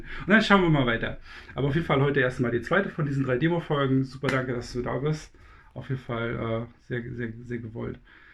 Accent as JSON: {"language": "German", "region": "Northeast Germany", "country": "Germany", "said": "ich komme aus dem Nordosten Deutschlands."}